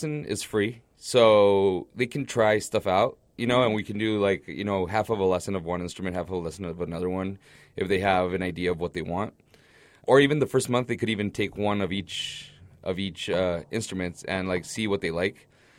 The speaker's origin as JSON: {"language": "English", "town": "Ciudad Juárez", "region": "Chihuahua", "country": "Mexico", "tie": "born or raised there", "also_born_or_lived": "Los Angeles", "lives_now": "El Paso, United States", "said": "I was living in Los Angeles, and so about a year ago, I moved back to Juarez. I grew up in Juarez."}